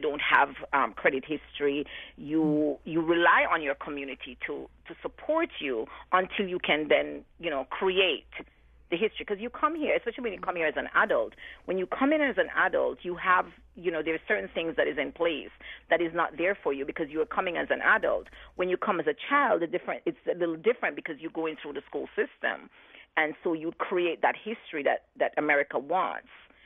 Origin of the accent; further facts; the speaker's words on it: Jamaica; we're going to hold on to the fact that I'm Jamaican